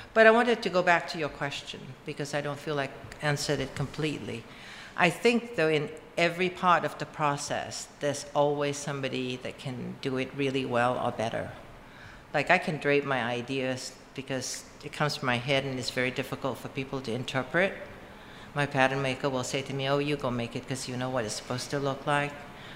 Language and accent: English; Malaysia; moved away; when I came from Malaysia, I had no idea. I didn't know how to dress for the winter.